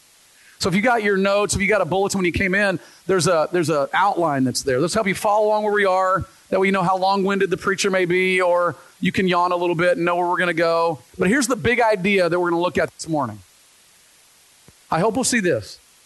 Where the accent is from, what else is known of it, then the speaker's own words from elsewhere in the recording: Dallas, Texas, United States; I grew up in Dallas, Texas, and it was nothing to be in downtown Dallas as we're hanging out with young adults doing our thing